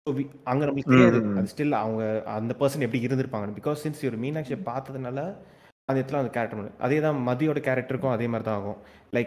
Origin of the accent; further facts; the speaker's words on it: India; பேசிக்கா நான் இந்தியன்